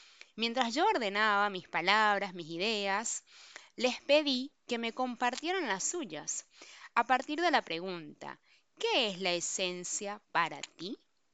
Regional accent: Venezuela; soy venezolana, soy mujer

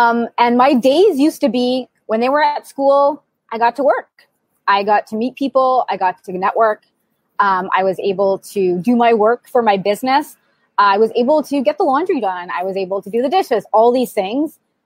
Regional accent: Montreal, Quebec, Canada; So I'm from Montreal, Canada. I'm about actually 20 minutes north of Montreal. I live in a really small town outside of Montreal.

